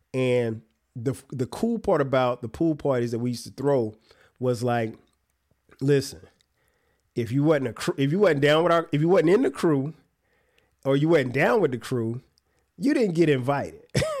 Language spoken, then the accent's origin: English; Florence, South Carolina, United States; And I'm back home in my hometown of Florence, South Carolina, right?